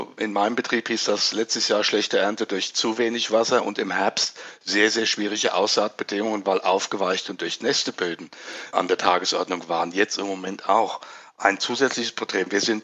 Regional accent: Rhineland-Palatinate, Germany; In meiner Heimat jetzt hier, ich sitze in der Pfalz

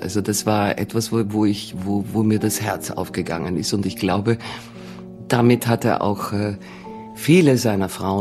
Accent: Greece; also born or lived in Austria / Germany; aus dem Umfeld, aus dem ich gewachsen bin, aus Griechenland, aus Österreich, auch aus Deutschland.

